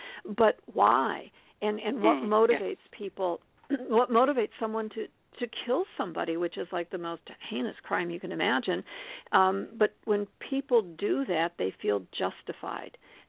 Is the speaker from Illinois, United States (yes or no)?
yes; Chicago, Illinois, United States; since I was from Chicago and a lot of Chicagoans go to Door County